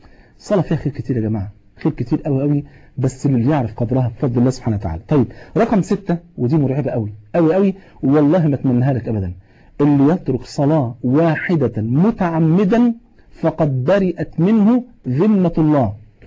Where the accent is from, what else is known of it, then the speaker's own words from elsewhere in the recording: Old Cairo, Cairo Governorate, Egypt; كنا زمان واحنا صغيرين كنا بنصلي في مسجد عندنا في مصر القديمه